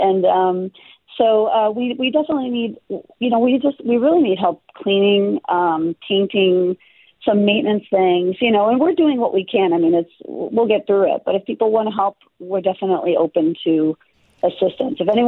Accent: Buffalo, New York, United States; growing up in Buffalo, that is what made, I think, Buffalo special to me

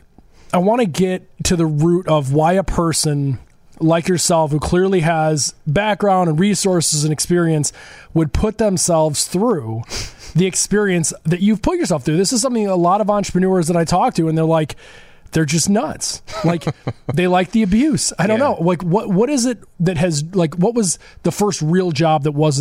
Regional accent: Glen Ellyn, Illinois, United States; Okay, so I'm from Glen Ellyn guy.

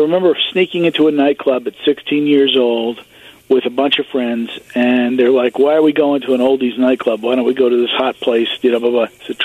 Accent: New Jersey, United States; I grew up in New Jersey, which was between New York and Philadelphia, of course.

